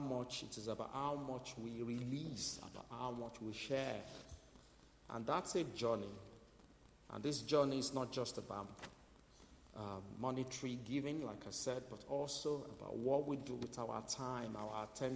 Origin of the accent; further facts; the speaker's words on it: Nigeria; Many of you will know I'm Nigerian, okay?